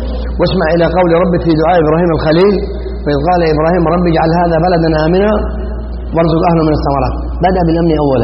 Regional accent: Saudi Arabia; هذا ما نعيش في بلادنا المملكة العربية السعودية

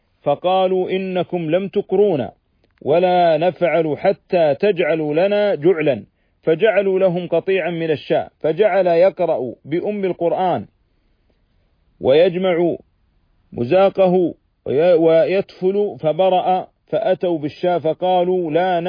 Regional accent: Saudi Arabia; أن يرفع هذا الوباء والبلاء والداء عن بلادنا المملكة العربية السعودية وعن جميع بلاد المسلمين.

